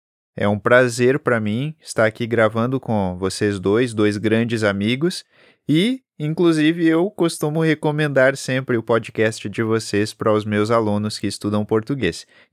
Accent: Northeast Region, Brazil; born there; moved away; eu consigo disfarçar muito bem o meu sotaque original, né? Eu nasci no Nordeste do país e depois mudei para o Sul, onde eu moro agora, e perdi bastante o sotaque.

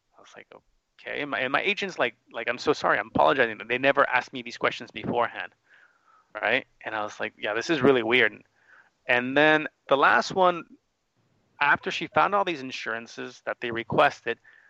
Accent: United States; It's because I'm an American, I'm a male.

